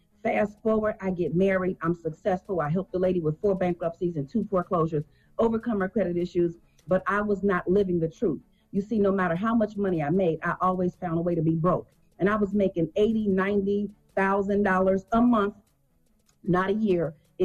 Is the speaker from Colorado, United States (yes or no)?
no; Chicago, Illinois, United States; I was born and raised in Chicago. My grandmother was 75 years old, cleaning homes to wealthy people, putting me through college.